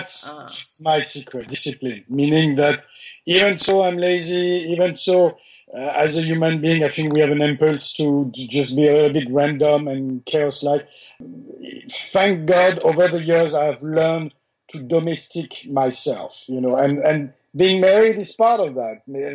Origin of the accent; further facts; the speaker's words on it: France; accent: French; English is a second language; also born or lived in New Caledonia / Australia / Singapore; now in United States; I grew up, even though the accent is French, I grew up not only in France, but also in New Caledonia, which is near Australia, in Australia, in Singapore. I live in the US for 25 years.